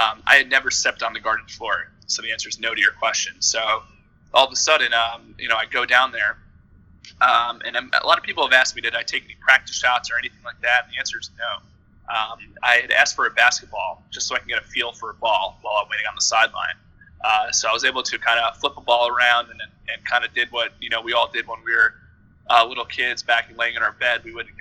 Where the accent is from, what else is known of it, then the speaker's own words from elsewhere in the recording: New York City, New York, United States; I grew up in New York. I grew up a diehard New York Knicks fan.